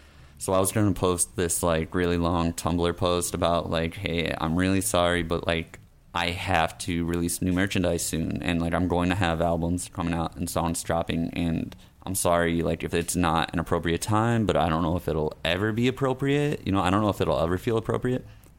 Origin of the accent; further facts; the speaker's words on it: Pennsylvania, United States; It's also kind of weird because I'm from Pennsylvania. I still live in Pennsylvania.